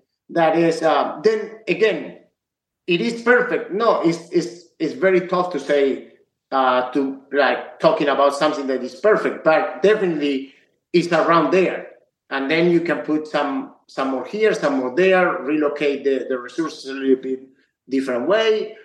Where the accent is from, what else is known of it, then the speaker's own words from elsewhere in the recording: France; English is a second language; now in United States; And so in France was always, I grew up in France. So my vision was France, obviously smaller country.